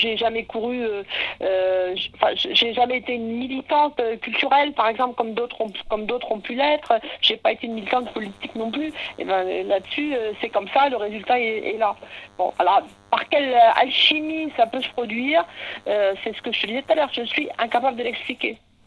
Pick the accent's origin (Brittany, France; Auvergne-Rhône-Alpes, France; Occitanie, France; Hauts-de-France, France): Brittany, France; je suis de l'intérieur de la Bretagne, à l'origine, d'un milieu qui n'est absolument pas bretonnant, c'est à la limite de la Basse-Bretagne et de la Haute-Bretagne, mais c'est dans la région de Dirac, tu vois. Donc, le breton, personne ne le parlait.